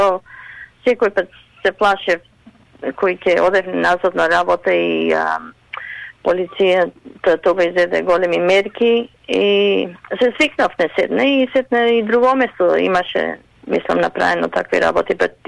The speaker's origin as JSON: {"language": "Macedonian", "town": "Buf", "region": "Western Macedonia", "country": "Greece", "said": "Тие дури знаат дека јас сум и од Буф. Са ги научив, јас сум буфчанка македонка."}